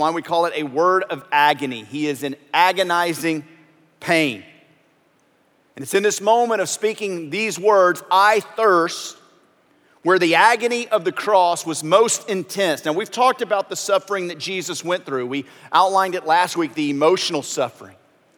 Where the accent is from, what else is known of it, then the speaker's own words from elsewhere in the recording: Louisiana, United States; We had the word for that growing up in Louisiana.